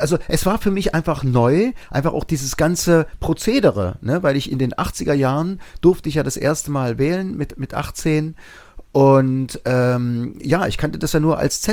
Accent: East Germany, Germany; aber wir Ossis, inklusive ich, wir wollten einfach das Westgeld haben, wir wollten die D-Mark haben

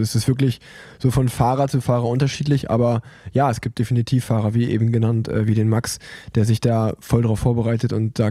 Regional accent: Cologne, North Rhine-Westphalia, Germany; Als Kölner

